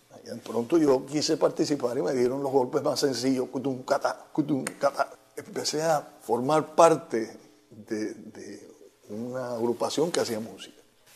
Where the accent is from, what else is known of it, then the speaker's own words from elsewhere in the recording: Consolación del Sur, Pinar del Río, Cuba; Consolación del Sur, que es mi pueblo natal, estaba rodeado de siembras de tabaco.